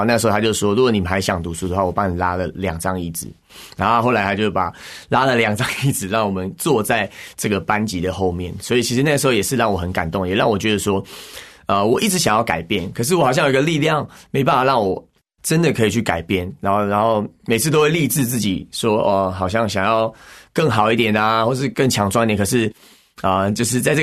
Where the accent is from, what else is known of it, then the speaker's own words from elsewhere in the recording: Hsinchu, Taiwan; born there; 我是出生在新竹，那我的父母就是比较传统的客家人啊，然后但是我们的家庭的背景就是传统信仰这样子的。